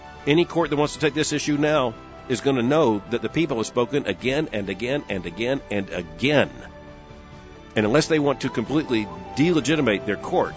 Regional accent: Florida, United States; I'm a native of Florida. I grew up in Florida. Florida's been through so many transformations.

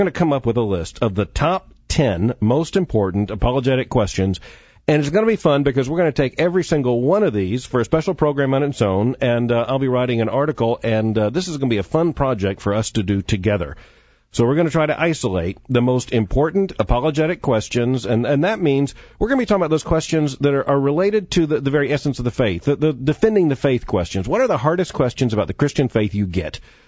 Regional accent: Florida, United States; I grew up down in South Florida where you could see these massive squall lines coming in from the ocean.

